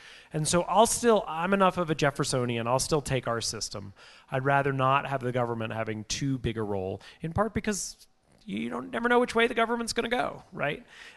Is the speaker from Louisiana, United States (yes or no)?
no; New York, United States; I grew up in New York. The newspaper with the biggest circulation in New York when I was growing up wasn't the New York Times, and it wasn't close.